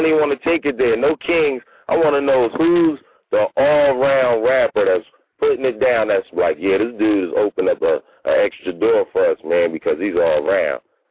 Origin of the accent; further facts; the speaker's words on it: Queens, New York, United States; I'm from Queens, but I come through North and Southwest